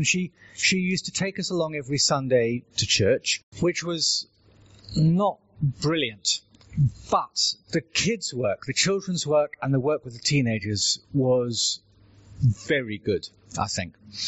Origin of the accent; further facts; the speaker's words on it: Epsom, South East England, United Kingdom; I now live north of the river, and coming south of the river is a bit of a treat. I was born out near Epsom, Ashtead Way, and I was brought up there